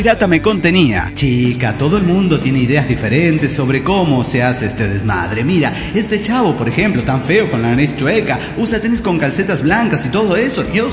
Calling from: Campo Quijano, Salta, Argentina; de Campo Quijano, Rosario de Lerma, Salta, Argentina.

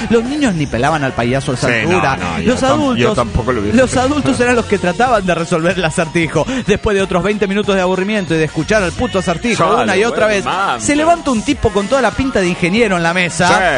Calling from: Villahermosa, Tabasco, Mexico; de Villahermosa, Tabasco, México.

